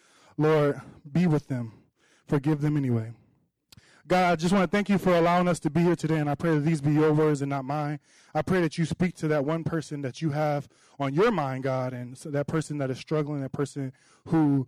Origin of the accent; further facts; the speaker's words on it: Detroit, Michigan, United States; I'm from Detroit, Detroit. Amen. Amen. That's right. That's where good people live.